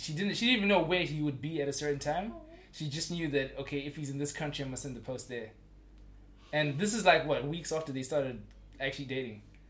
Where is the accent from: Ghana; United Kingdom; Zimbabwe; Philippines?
Zimbabwe; So I'm originally from Zimbabwe, right?